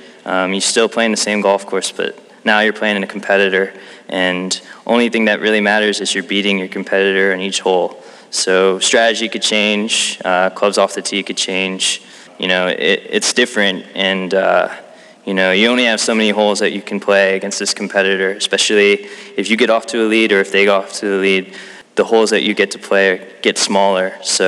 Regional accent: Chicago, Illinois, United States; It would mean everything. Coming from Chicago, you know

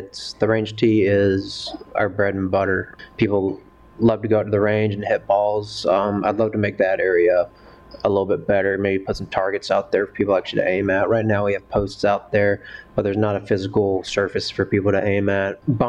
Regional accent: South Carolina, United States; I'm from South Carolina, so I worked on golf courses down there.

